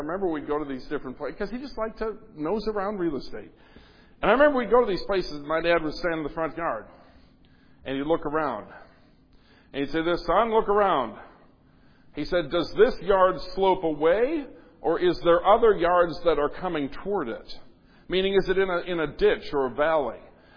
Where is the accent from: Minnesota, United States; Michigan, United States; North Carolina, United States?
Minnesota, United States; We grew up in Minnesota. Winters are hard in Minnesota.